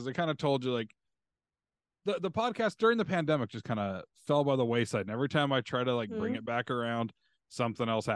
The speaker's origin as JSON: {"language": "English", "region": "Utah", "country": "United States", "tie": "born or raised there", "said": "So I grew up in Utah."}